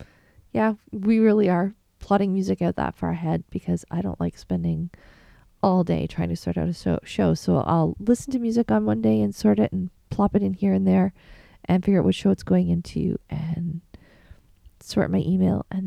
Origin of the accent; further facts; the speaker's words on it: Canada; Yes, I know I'm Canadian, but I like my temperatures about 10 degrees or warmer.